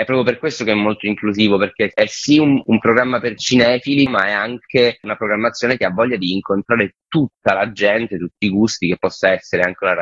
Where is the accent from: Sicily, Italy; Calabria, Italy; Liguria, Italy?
Calabria, Italy; Catanzaro; now in Rome, Italy; io vivo a Roma ma sono nato e cresciuto a Catanzaro